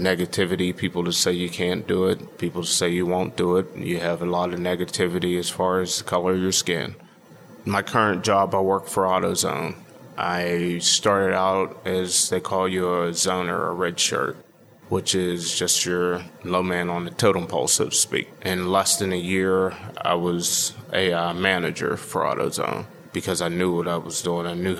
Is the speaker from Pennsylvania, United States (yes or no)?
yes; Wilkinsburg, Pennsylvania, United States; now in Braddock, United States; I grew up in Wilkinsburg, lived there until I was 12, and then I moved to Homestead and moved out of Homestead back in 1993 to Braddock, and I've been in Braddock since 1993.